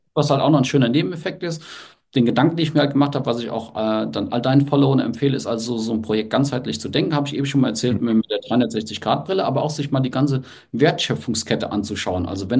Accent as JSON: {"language": "German", "region": "Rhineland-Palatinate", "country": "Germany", "tie": "born or raised there", "said": "Also ich bin im Westerwald groß geworden"}